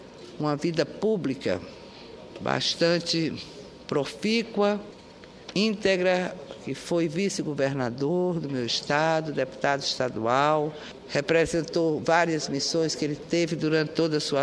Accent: Northeast Region, Brazil; Como nordestina, na defesa incondicional de valorização, justiça e igualdade regional

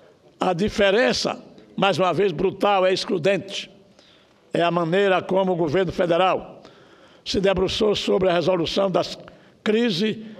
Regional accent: Piauí, Brazil; faz pena quem conheceu, como nós, nordestino do Piauí

